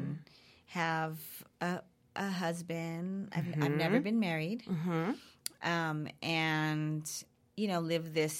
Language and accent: English; Los Angeles, California, United States; I was with her father, and her father, we were living, I'm from Los Angeles. Mm-hmm. We moved to Fresno to have her.